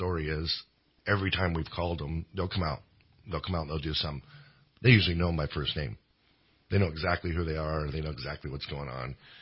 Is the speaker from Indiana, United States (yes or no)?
no; Portland, Oregon, United States; Yeah, I'm born and raised in Portland, and that's why I'm so outspoken about this.